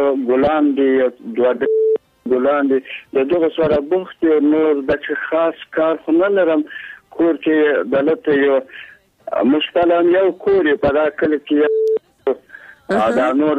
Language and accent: Pashto; Faryab, Afghanistan; د فاریاب ولایت نه